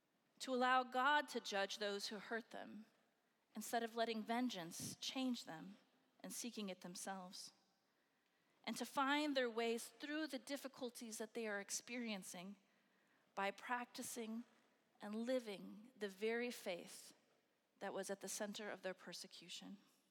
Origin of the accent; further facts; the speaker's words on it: Iowa, United States; I'm from Iowa. We don't have small family farmers anymore.